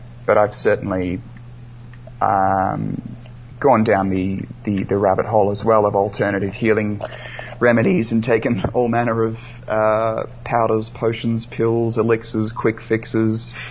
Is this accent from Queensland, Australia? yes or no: no; Victoria, Australia; Maybe Australians, you know, maybe we shouldn't be living here at all.